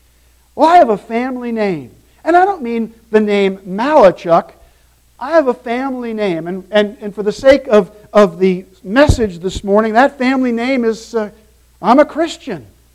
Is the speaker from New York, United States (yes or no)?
yes; New York, United States; We grew up just outside of New York, and over the years he had built up a clientele and a business of professional people that were looking for things.